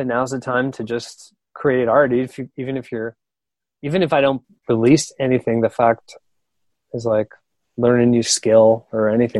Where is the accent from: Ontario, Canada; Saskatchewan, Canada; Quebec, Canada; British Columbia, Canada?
Quebec, Canada; Montreal; It's just like growing up in Montreal it's all the Canadians all the time.